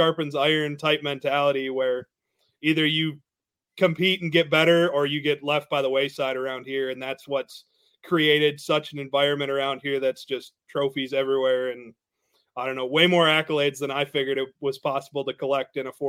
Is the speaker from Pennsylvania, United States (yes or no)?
no; Wisconsin, United States; Like Scott's from Indiana. I'm from Wisconsin.